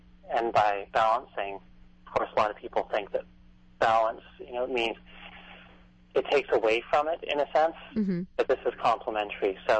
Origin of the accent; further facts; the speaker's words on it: Vancouver, British Columbia, Canada; I'm from Vancouver, so it started off in Canada.